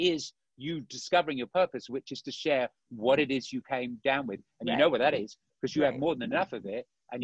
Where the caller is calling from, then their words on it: Maui, Hawaii, United States; And I'm joining you from Maui.